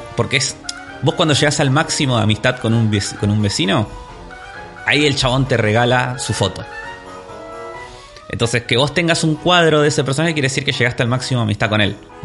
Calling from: Costa Rica; Soy de Costa Rica, bien, pero actualmente estoy estudiando en España

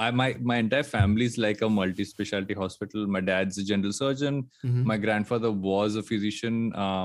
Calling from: Mumbai, Maharashtra, India

